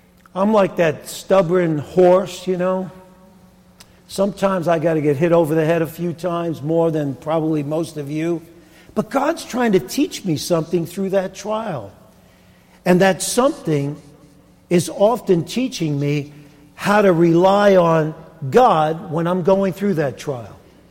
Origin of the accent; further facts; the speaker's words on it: New York, United States; if one thing I know about being a New Yorker is that New Yorkers have strong personalities.